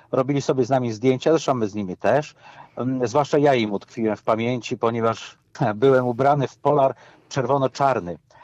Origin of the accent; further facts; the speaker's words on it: Poznań, Greater Poland Voivodeship, Poland; Ale ja tam się wprowadziłem. Ja jestem z Poznania. Poznanie jest krwi i kości.